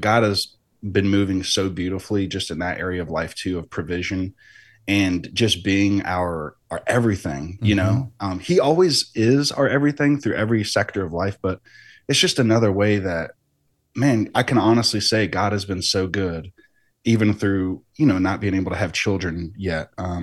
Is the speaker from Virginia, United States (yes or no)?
yes; Lynchburg, Virginia, United States; but for me, I am from here. I'm zooming in from Lynchburg, VA. That's where I reside.